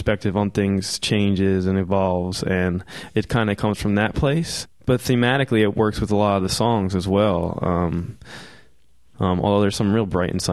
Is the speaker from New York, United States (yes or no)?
no; New Jersey, United States; moved away as an adult; I grew up in Jersey, and for me, California was, you know, I always had this romantic notion of the West Coast